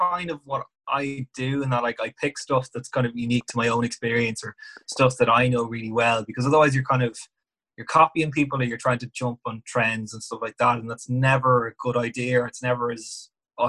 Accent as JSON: {"language": "English", "town": "Navan", "region": "Leinster", "country": "Ireland", "also_born_or_lived": "Dublin", "said": "I'm not from Dublin. I'm from Navan, if you know what I mean. So I lived up for college, and I had to change flats every year"}